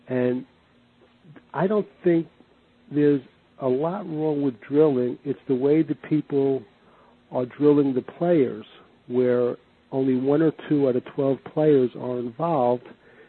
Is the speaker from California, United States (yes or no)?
no; New York, United States; I remember way back when I was growing up around the New York area and I was a New York Yankee baseball fan